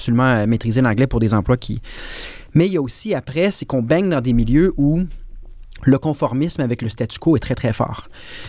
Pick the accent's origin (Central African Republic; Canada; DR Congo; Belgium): Canada; Trois-Rivières, Quebec; Je suis trifluvien